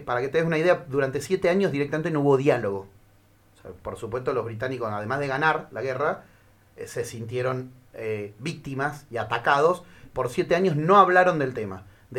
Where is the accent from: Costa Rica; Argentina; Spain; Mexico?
Argentina; porque somos profundamente argentinos.